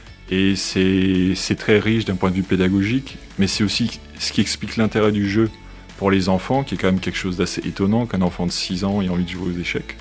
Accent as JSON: {"language": "French", "region": "Grand Est", "country": "France", "said": "Moi, je travaille dans le canton du Jura, mais surtout en Alsace, puisque je suis alsacien."}